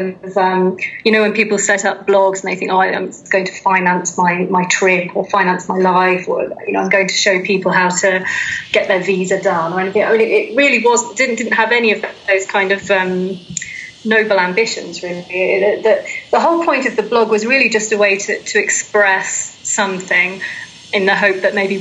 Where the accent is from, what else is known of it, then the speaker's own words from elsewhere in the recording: England, United Kingdom; now in Colombia; I think I'm very English, and people, Colombians say, oh, you're very English in many ways